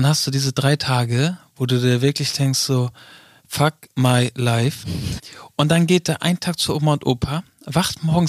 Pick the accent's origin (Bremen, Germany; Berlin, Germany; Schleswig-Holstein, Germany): Schleswig-Holstein, Germany; Neumünster; der wohnt halt noch in meiner Heimatstadt in Neumünster. Das ist von Hamburg so ungefähr eine Stunde entfernt.